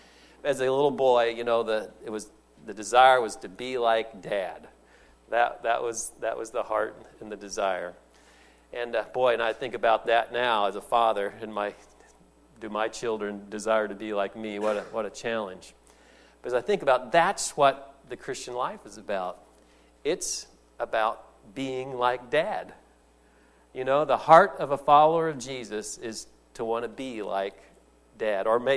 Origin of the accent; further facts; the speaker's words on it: Indianapolis, Indiana, United States; He moved to Indianapolis. We grew up around Indianapolis up and through part of high school. But on a couple of weekends a month, we would go back down to the farm